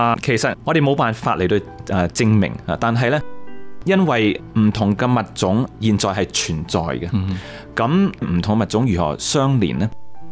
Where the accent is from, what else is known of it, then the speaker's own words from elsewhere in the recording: China; 我们中国人经常都说在冥冥中有主宰